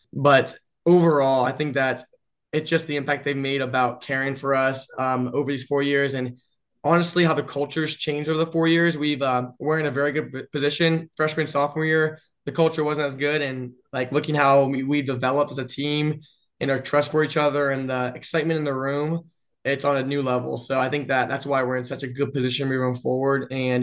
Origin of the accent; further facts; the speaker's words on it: Ohio, United States; I'm from Ohio, so just being I was excited to like get out of the house